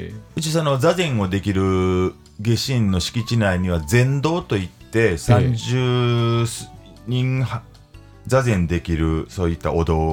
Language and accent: Japanese; Kushimoto, Wakayama, Japan; born there; also born or lived in Kyoto; 私生まれは和歌山県の本州の最南端にございます串本町で生まれまして、